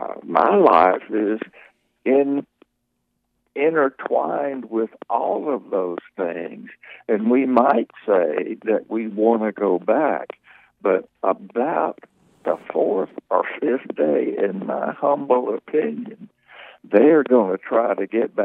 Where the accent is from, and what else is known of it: Tennessee, United States; born or raised there